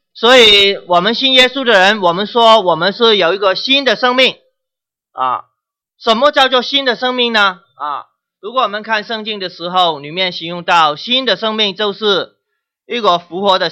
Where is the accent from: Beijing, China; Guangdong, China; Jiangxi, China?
Guangdong, China; accent: Cantonese-accented Mandarin; Chinese is a second language; 我是从广东部那边来的，所以我的国语都是广东国语